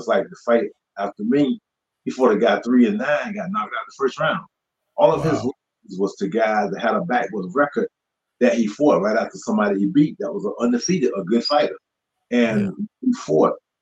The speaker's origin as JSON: {"language": "English", "town": "Ivanhoe", "region": "North Carolina", "country": "United States", "said": "nobody from around my area, I'm from Ivanhoe, North Carolina. Yes. The 2000 census, the population is 311."}